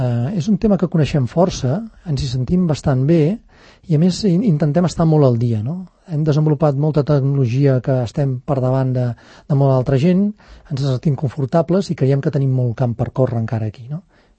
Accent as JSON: {"language": "Catalan", "town": "Olesa de Montserrat", "region": "Catalonia", "country": "Spain", "tie": "born or raised there", "said": "Nosaltres vàrem néixer a Olesa, som d'Olesa de Montserrat."}